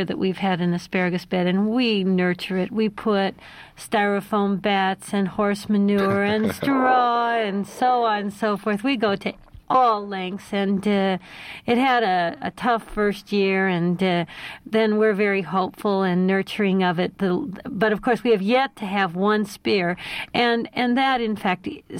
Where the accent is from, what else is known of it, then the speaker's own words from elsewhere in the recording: Wisconsin, United States; also born or lived in Iowa / Illinois; now in Fairbanks, United States; Since I grew up in Wisconsin, Iowa, and Illinois, you know, corn has a special meaning to me